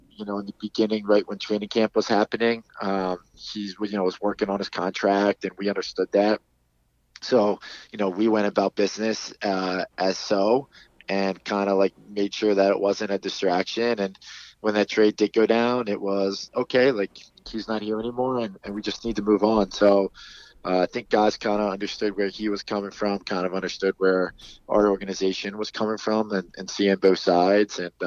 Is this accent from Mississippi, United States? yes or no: no; Pennsylvania, United States; I mean, I was born in Trenton, New Jersey, but I grew up outside of Philadelphia my whole life